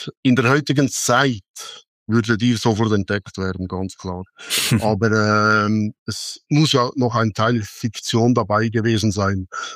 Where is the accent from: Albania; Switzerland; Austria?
Switzerland; Visp, Valais; Ich bin in Visp aufgewachsen. Das ist, was soll ich sagen, etwa 20, 30 Autominuten, je nach Fahrweise, von dieser Staumauer entfernt.